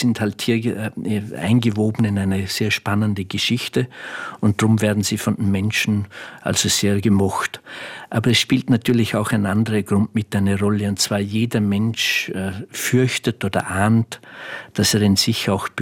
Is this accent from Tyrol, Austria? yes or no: no; Vorarlberg, Austria; Ich bin mit meiner Heimat sehr eng verbunden und wie alle Vorarlberger sage ich zunächst einmal